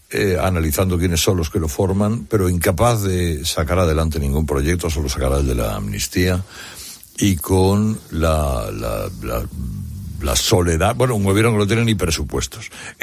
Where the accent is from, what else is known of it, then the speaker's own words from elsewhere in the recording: Spain; mi país, en España